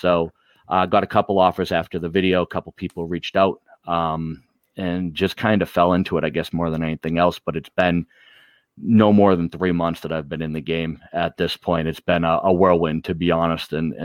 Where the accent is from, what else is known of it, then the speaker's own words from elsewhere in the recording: Boston, Massachusetts, United States; Like I'm from Boston. We bust balls. It's what we do.